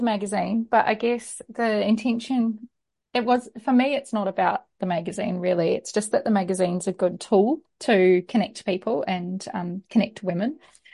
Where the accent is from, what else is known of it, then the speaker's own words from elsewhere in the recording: Camden, New South Wales, Australia; also born or lived in Western Queensland; now in New Zealand; So I grew up on just on a quarter acre block in Camden, which is on the edge of Sydney. So I'm Australian